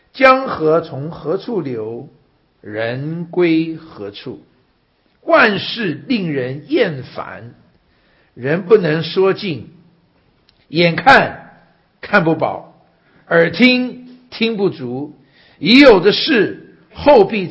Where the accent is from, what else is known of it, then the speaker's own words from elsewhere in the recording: Taiwan; now in United States; 我在小的时候在台湾我叫做外省人，我到了美国来了我是外国人，我现在有的时候好像有机会回到中国大陆，我变成什么？我变成侨胞，